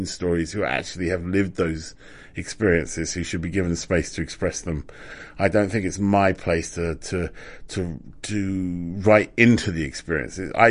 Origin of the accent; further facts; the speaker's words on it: London, United Kingdom; As a Londoner, right...